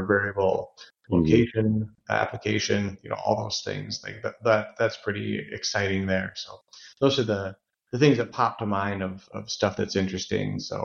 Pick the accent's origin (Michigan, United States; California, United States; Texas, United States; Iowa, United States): Iowa, United States; Oh, I grew up in Iowa.